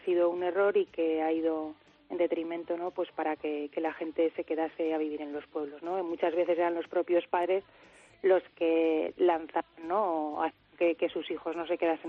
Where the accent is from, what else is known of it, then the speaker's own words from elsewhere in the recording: Argavieso, Aragon, Spain; also born or lived in Barcelona; yo nací en Huesca, ¿no? Pues el hospital está ahí, pero yo he vivido toda la vida en Argavieso, a excepción de los años que me fui a estudiar fuera. Estuve estudiando en Barcelona y, bueno, pues después decidí volver